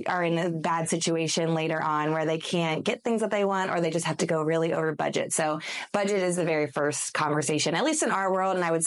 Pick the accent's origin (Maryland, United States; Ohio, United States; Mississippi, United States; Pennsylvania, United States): Maryland, United States; Middletown; also born or lived in Atlanta; now in New Market, United States; And I live now in Newmarket, which is, again, near Frederick, but on this side of 70. But Maryland, born and raised. I lived in Atlanta for a little bit right out